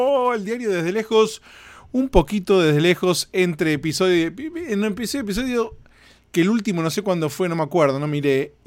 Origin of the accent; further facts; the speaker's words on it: Argentina; Veo en Argentina, mi país de origen, todos saliendo a correr.